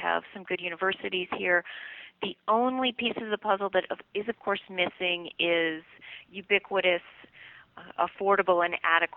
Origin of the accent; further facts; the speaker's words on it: Massachusetts, United States; Western Massachusetts, it's ironic because often when I tell people that I'm from Massachusetts, they automatically ask me about Boston, which is a great city.